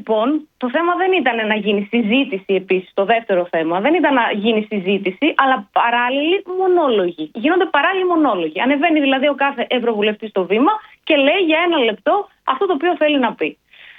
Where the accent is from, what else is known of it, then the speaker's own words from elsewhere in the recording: Greece; Η πατρίδα μου είναι η Ελλάδα.